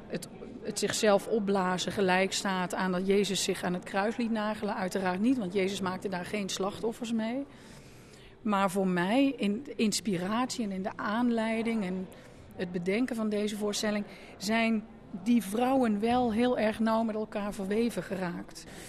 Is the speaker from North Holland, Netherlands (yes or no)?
no; Heerlen, Limburg, Netherlands; Ik kom uit Heerlen en ik heb de communie gedaan en het heilig voorstel. Dus ik ben ook opgevoed als katholiek.